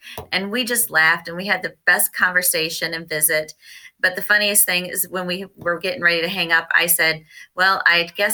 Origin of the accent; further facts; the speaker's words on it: Grand Forks, Illinois, United States; I am from Grand Forks, Illinois.